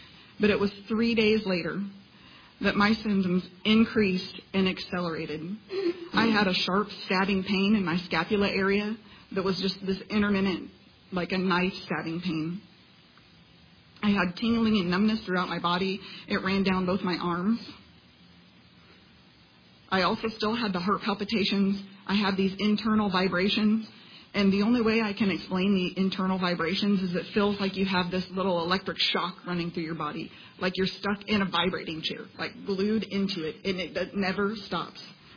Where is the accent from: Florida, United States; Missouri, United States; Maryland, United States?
Missouri, United States; I'm from Missouri. I am a wife and a mother of four children, and I have practiced as a dental hygienist for the last 17 years.